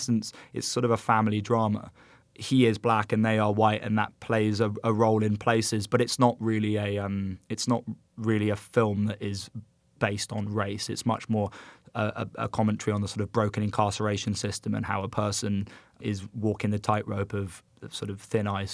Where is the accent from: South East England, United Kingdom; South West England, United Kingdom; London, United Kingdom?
London, United Kingdom; now in United States; Being a Londoner, I kind of tried to write myself, my experience into this film I was creating. And when I moved to America